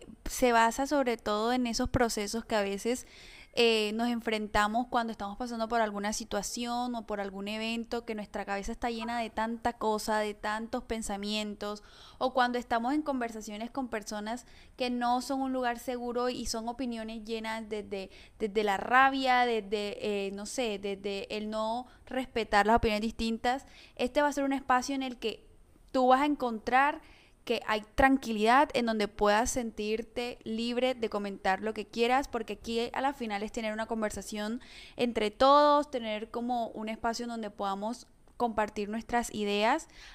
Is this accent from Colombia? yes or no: yes; Barranquilla, Atlántico, Colombia; tengo 25 años, soy Escorpio y soy de la ciudad de Barranquilla.